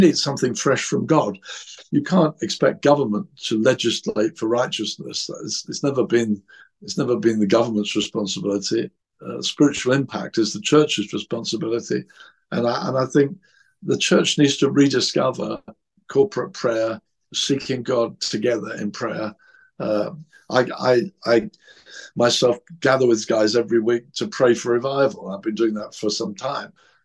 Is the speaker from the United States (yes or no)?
no; England, United Kingdom; I'm English. I'm Christian.